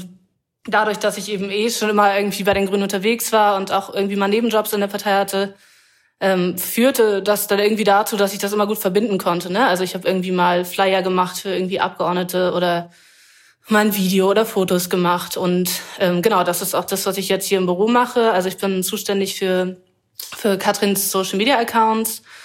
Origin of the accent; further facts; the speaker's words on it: Lower Saxony, Germany; ich bin zum Teil im Wendland aufgewachsen.